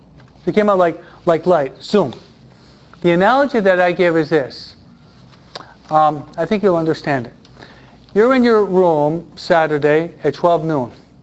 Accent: Michigan, United States; born there; I was born in Michigan.

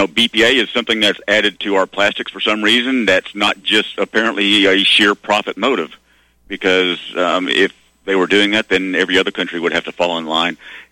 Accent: Arkansas, United States; You know, like I said, I grew up in Arkansas. I know people who actually knew the Clintons

